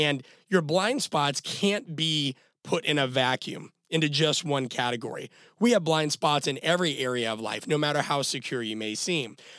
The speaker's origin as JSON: {"language": "English", "town": "Omaha", "region": "Nebraska", "country": "United States", "said": "And I'm from Omaha, Nebraska. I still very much love the simple things."}